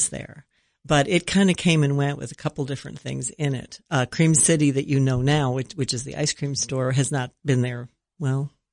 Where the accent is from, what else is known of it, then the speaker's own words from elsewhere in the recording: Buffalo, New York, United States; moved away; Buffalo, New York.